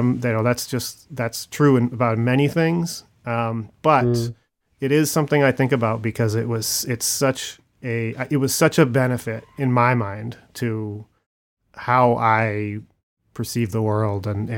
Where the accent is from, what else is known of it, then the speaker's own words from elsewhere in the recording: United States; born there; I was born in America too